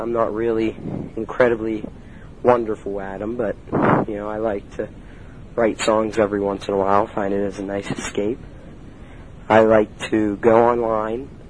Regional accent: Wintersville, Ohio, United States; also born or lived in Steubenville; I was born in Steubenville, and I moved out to Wintersville in my kindergarten year, but I kept going to Steubenville City Schools.

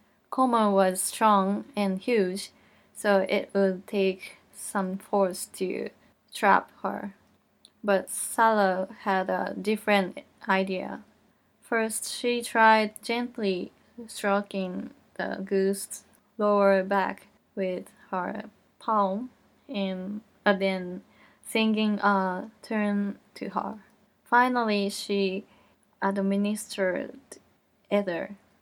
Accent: Toyokawa, Aichi, Japan; born there; English is a second language; also born or lived in United States; I was born in Toyokawa, Aichi, in Japan. I've been studying English for more than 15 years. I studied in America for 1 year.

